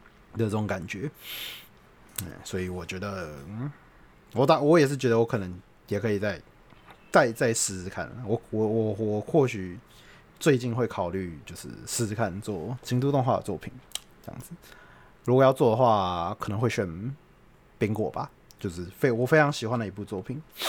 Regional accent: Taiwan; 那身为台湾人，当然会觉得这样看不惯这样的行为。

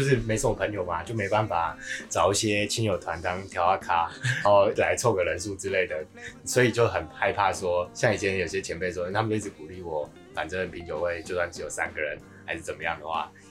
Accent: Taipei, Taiwan; now in Yilan, Taiwan; 因为我有提到我在台北长大嘛，那我的朋友也大部分都不在宜兰，然后我在宜兰搬回来的时候算是比较边缘人这样，自己独自行动。

